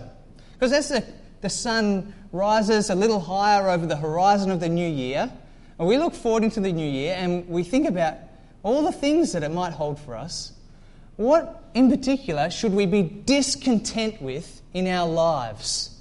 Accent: Sydney, New South Wales, Australia; now in Little Shelford, United Kingdom; I'm from Little Shelford this morning, but before that, from Sydney.

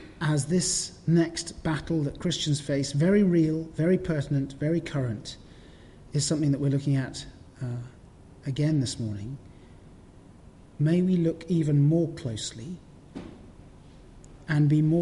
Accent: England, United Kingdom; I'm a British citizen. So I was born British.

